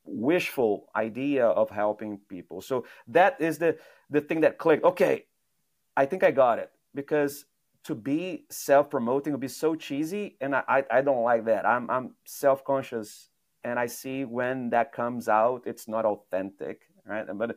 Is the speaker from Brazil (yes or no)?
yes; Brazil; English is a second language; now in Canada; I'm an immigrant from Brazil to Canada today. And I speak funny.